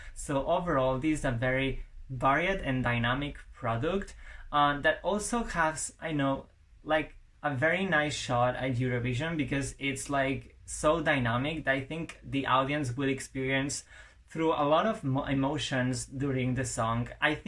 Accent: Spain; English is a second language; from Spain, and I'm here to provide you with my top three

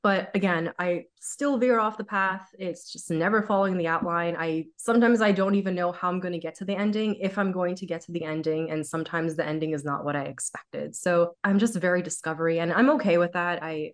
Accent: United States; So I'm Syrian. I'm Syrian American. My parents are the immigrants. I am the child of immigrants.

